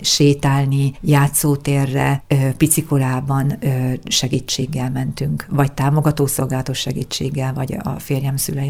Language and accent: Hungarian; Debrecen, Hajdú-Bihar, Hungary; now in Nyíregyháza, Hungary; Én debreceni vagyok, Debrecenben teljesen egyedül.